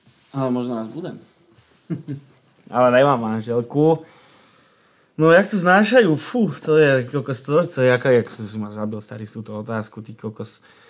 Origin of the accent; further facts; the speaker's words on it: Trnava, Trnava Region, Slovakia; to sú legendy u nás v Trnave